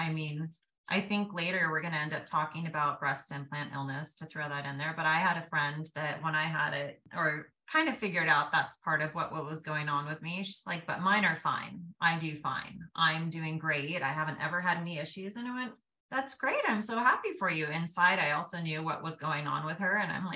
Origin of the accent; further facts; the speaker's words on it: California, United States; now in Orange County, United States; At the time I'm from Northern California, but I'd been living in Orange County for over 10 years